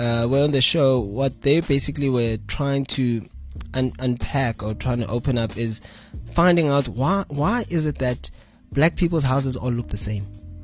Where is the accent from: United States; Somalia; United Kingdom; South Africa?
South Africa; Vosloorus, Gauteng; I'm from Vosloo, it's in the East Rand.